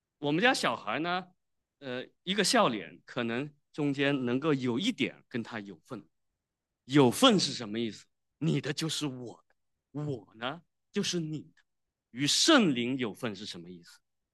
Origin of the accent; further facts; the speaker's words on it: China; 我们中国人都非常喜欢关心政治